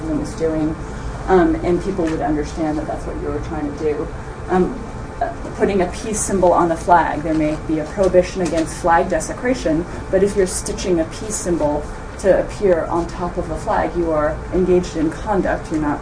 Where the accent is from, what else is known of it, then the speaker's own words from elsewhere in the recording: Singapore; I'm from Singapore, and in Asia, until relatively recently, there was this horrible toothpaste